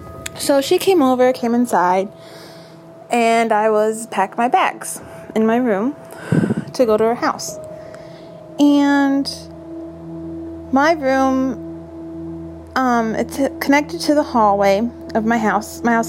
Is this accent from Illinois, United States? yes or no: yes; Galesburg, Illinois, United States; I'm from Galesburg, Illinois.